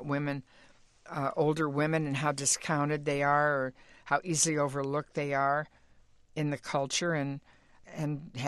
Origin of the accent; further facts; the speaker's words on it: Detroit, Michigan, United States; also born or lived in Kentucky; I came from Detroit, and I had one foot in urban Detroit and one foot in rural Kentucky, and it was a bit of a culture shock